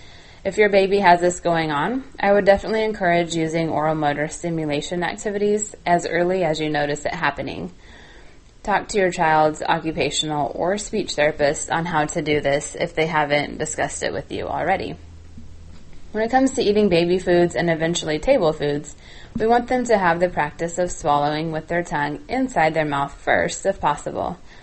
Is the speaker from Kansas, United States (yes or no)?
yes; Kansas, United States; the top states as far as the number of downloads total are Texas, and then my home state of Kansas